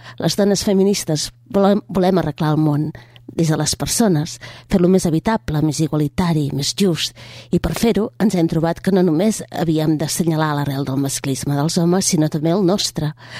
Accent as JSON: {"language": "Catalan", "region": "Catalonia", "country": "Spain", "said": "Com a dona catalana, que és la posició des de la qual jo em situo en el món, les meves lluites passen per reclamar, des del meu territori, la supervivència de les llengües minoritzades"}